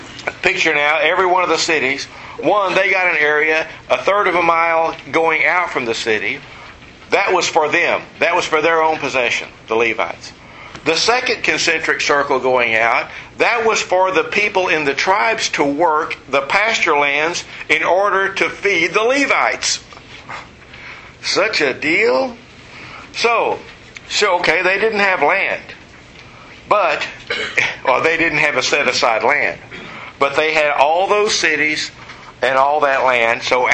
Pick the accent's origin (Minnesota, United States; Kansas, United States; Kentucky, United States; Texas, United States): Texas, United States; also born or lived in South Louisiana; I grew up in West Texas, but I spent a couple of years in South Louisiana. And all of my neighbors were Catholic. We were about the only Baptist there in the early 60s.